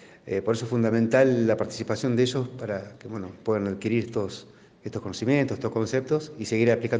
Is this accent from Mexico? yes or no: no; Tres Arroyos, Buenos Aires Province, Argentina; Bueno, nosotros venimos de la provincia de Buenos Aires, Tres Arroyos, específicamente.